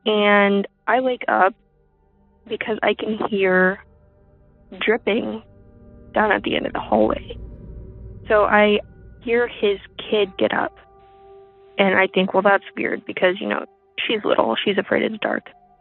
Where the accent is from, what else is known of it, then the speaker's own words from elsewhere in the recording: Iowa, United States; I'm from Iowa.